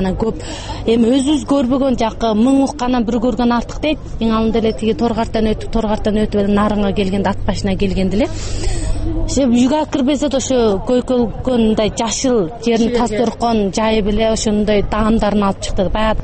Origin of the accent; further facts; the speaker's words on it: Tekes, Xinjiang, China; мен Текестен болом да.